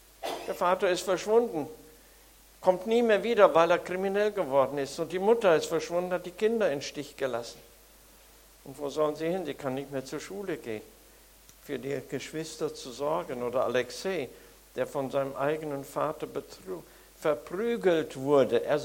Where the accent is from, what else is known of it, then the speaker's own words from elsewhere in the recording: North Rhine-Westphalia, Germany; now in Gummersbach, Germany; Ich selber bin aufgewachsen im Münsterland, im streng katholischen Umfeld, und da hat mich der Heiland gefunden. Und wir wohnen in Gummersbach bei Köln und da mit unseren Kindern